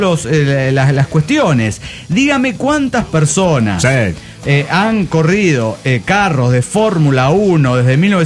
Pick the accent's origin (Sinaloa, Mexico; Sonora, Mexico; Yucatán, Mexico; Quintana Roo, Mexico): Quintana Roo, Mexico; Cancún; de Cancún, Quintana.